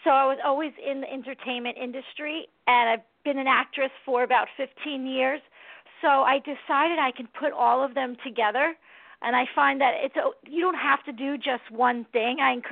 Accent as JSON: {"language": "English", "region": "New York", "country": "United States", "said": "Yes, I'm from New York in Westchester County. Love it here."}